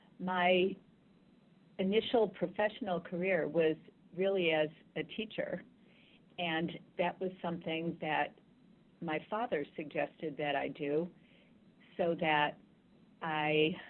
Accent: Chicago, Illinois, United States; I grew up in Chicago, where we're all born with the sense that we're the luckiest people in the world to be born in such a great city.

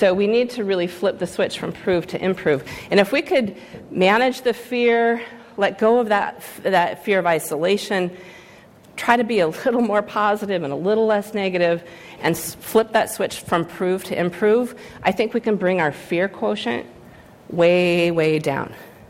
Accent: Seattle, Washington, United States; I'm from Seattle, so, you know, trying to go to sleep.

